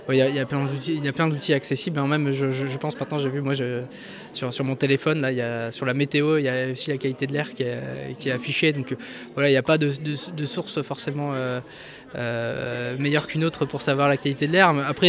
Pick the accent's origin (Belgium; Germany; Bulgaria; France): France; Dunkirk, Hauts-de-France; Je suis natif de Dunkerque.